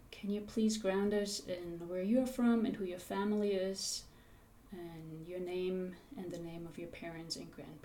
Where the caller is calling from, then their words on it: Anchorage, Alaska, United States; I'm here with Jennifer and Julie, and I'm calling in from Anchorage, Alaska, and this is a Zoom interview.